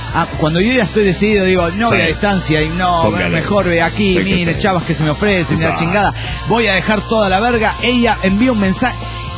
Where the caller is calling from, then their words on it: Trelew, Chubut, Argentina; de Trelew, Argentina.